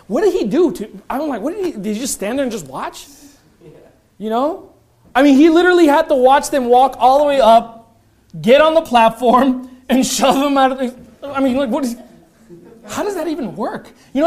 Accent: Los Angeles, California, United States; We're Christians, but we're Christians from Los Angeles.

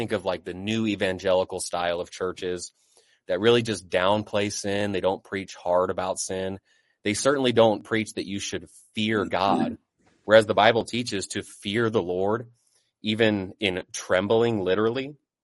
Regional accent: United States; born there; I was born in America.

